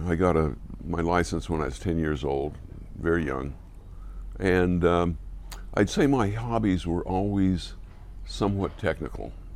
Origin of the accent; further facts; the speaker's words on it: Clearfield, Utah, United States; I grew up mostly in the town of Clearfield, which was had a couple of interesting characteristics. It was adjacent to Hill Air Force Base.